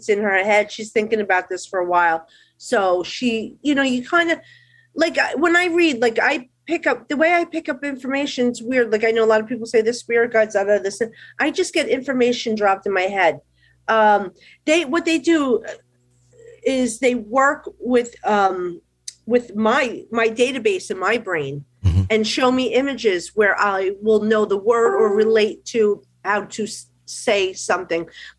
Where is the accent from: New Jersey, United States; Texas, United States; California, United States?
New Jersey, United States; accent: Jersey; I don't even know what the accent would be, but you hear my Jersey accent.